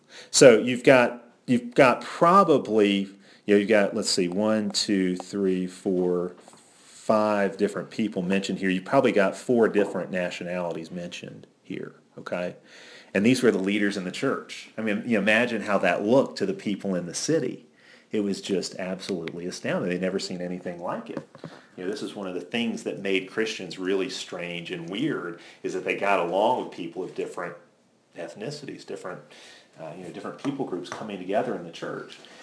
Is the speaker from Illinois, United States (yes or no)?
yes; Chicago, Illinois, United States; I grew up in Chicago, where there are all these different suburbs that had kind of their own ethnic character.